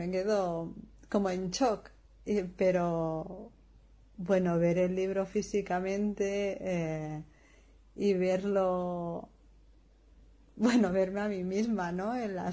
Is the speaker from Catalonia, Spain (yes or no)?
yes; Santpedor, Catalonia, Spain; la de San Pedor, la de mi pueblo